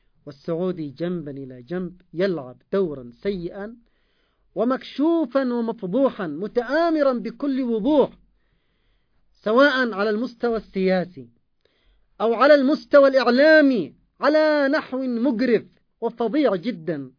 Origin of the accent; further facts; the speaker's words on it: Yemen; قتل الآلاف المؤلفة من أطفالنا كيمنيين